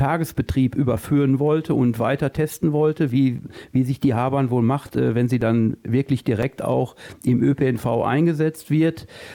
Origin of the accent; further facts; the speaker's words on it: Waltrop, North Rhine-Westphalia, Germany; ich komme selbst aus Waltrop und dann hier nach Dortmund.